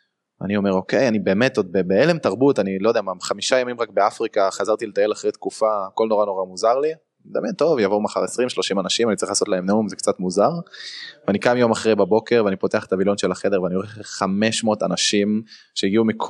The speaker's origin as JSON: {"language": "Hebrew", "town": "Jerusalem", "region": "Jerusalem District", "country": "Israel", "tie": "born or raised there", "said": "אמרתי להם שגדלתי בירושלים, שאני גר ליד ירושלים"}